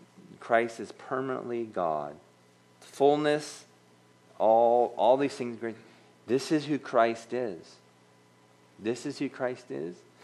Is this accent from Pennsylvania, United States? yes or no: yes; Pittsburgh, Pennsylvania, United States; Or I'm from Pittsburgh, we call it the Yinzer Bible app.